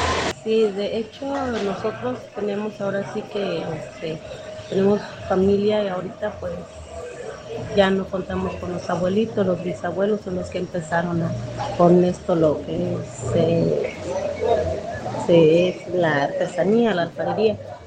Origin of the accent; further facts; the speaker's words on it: Huejutla de Reyes, Hidalgo, Mexico; Nosotros venimos de Chililico, barrio La Laguna, municipio de Huejutla de Reyes, Hidalgo.